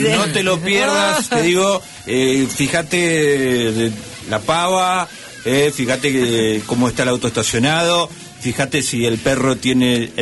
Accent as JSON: {"language": "Spanish", "town": "Comodoro Rivadavia", "region": "Chubut", "country": "Argentina", "said": "sabiendo que somos de Comodoro Rivadavia."}